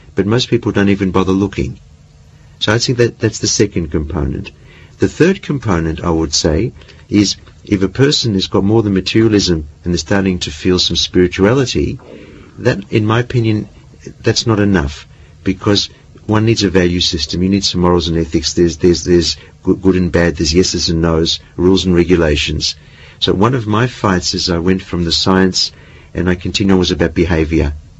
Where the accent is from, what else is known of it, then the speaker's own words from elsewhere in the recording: Australia; and especially as an Australian